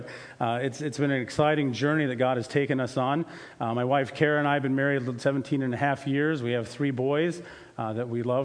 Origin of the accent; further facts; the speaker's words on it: Cedar Falls, Iowa, United States; I grew up born and raised in Cedar Falls, Iowa.